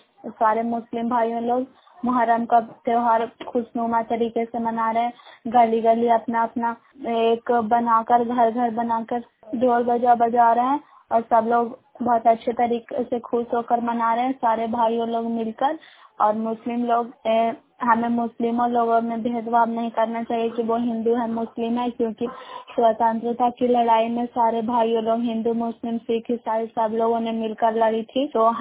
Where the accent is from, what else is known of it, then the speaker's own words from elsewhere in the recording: Bihar, India; ग्राम बैरिनेन post मकरौता जिला नालंदा के निवासी हूँ।